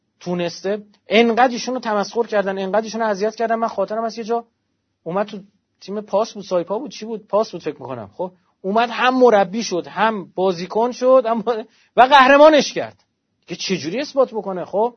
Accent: Iran; من ایرانیم، یه ایرانی مسلمونم،

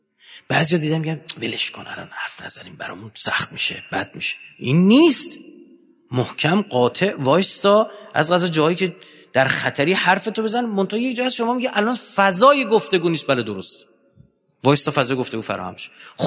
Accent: Iran

